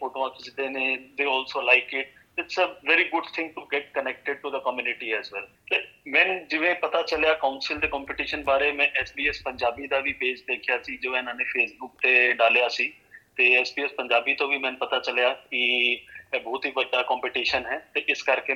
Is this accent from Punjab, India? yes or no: no; Yamunanagar, Haryana, India; India ਤੋਂ ਮੈਂ ਹੈਗਾ ਜੀ, ਇੰਡੀਆ ਵਿੱਚ ਪੈਂਦੇ ਹਰਿਆਣਾ ਇੱਕ ਜਗ੍ਹਾ, ਹਰਿਆਣੇ ਦੇ ਵਿੱਚ ਇੱਕ ਡਿਸਟ੍ਰਿਕਟ ਹੈਗੀ ਯਮੁਨਾਨਗਰ ਜਗਾਦਰੀ, ਤੇ ਮੈਂ ਯਮੁਨਾਨਗਰ ਦਾ ਰਹਿਣ ਵਾਲਾ